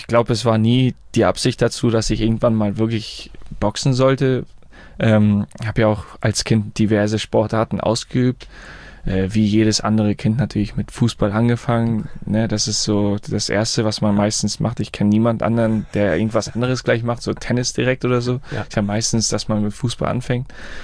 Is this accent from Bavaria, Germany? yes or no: no; Flensburg, Schleswig-Holstein, Germany; born there; Also ich bin in Flensburg geboren im Jahr 2000